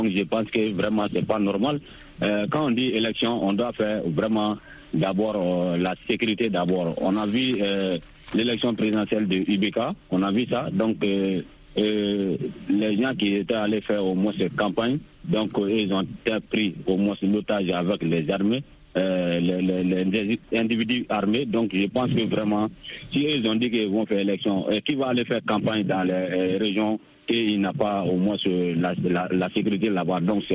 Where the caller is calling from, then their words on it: Soumitine, Mali; Quant à moi … depuis dans mon village natal à Soumitine.